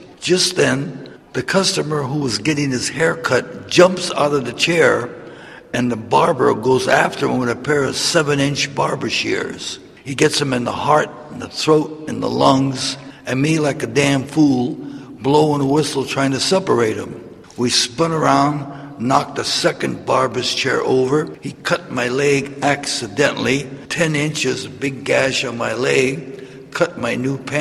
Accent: San Francisco, California, United States; When I was a young boy growing up in San Francisco, I used to fish and sell newspapers and, believe it or not, shine shoes along the waterfront.

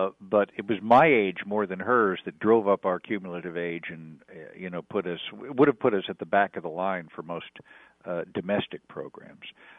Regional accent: Chicago, Illinois, United States; I'm from Chicago, as you know, and I have no problem with putting a little cash in an envelope to help things along.

